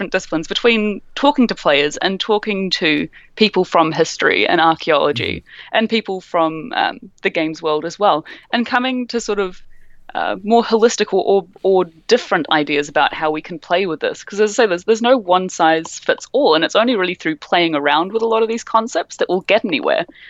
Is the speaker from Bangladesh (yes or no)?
no; New Zealand; Can identify being a New Zealander.